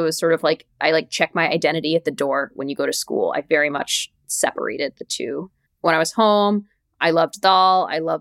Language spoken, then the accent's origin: English; Houston, Texas, United States; I would love to write about this Mitai shop that I grew up going to in Houston.